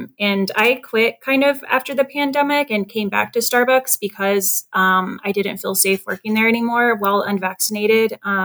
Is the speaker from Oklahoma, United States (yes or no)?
yes; Oklahoma City, Oklahoma, United States; Hey, so I'm from Oklahoma City, and I'm one of the three unionized stores in Oklahoma City